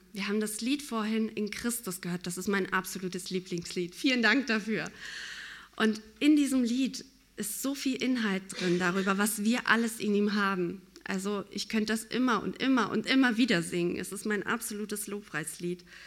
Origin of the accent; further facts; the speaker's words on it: Kazakhstan; German is a second language; now in Germany; Ich bin groß geworden in Kasachstan, dort bin ich auch geboren. Und ich bin sehr, sehr atheistisch groß geworden.